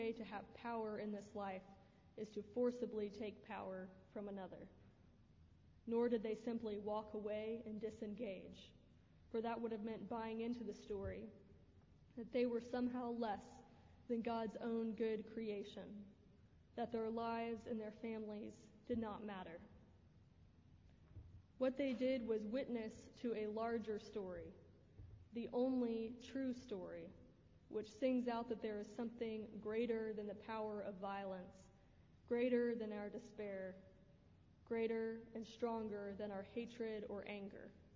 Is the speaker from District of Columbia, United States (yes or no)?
no; San Antonio, Texas, United States; In my hometown of San Antonio, the H-E-B Grocery Company is an important part of the community.